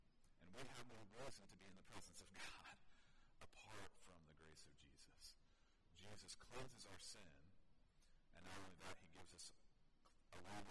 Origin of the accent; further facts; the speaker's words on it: Oklahoma, United States; But we grew up in Oklahoma, and she was in Oklahoma, and I was going to college in Hawaii, which is really far from Oklahoma.